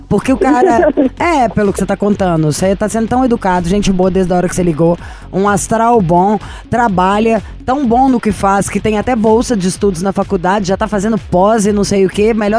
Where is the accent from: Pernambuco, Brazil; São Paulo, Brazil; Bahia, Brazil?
São Paulo, Brazil; Santos; Eu vim de Santos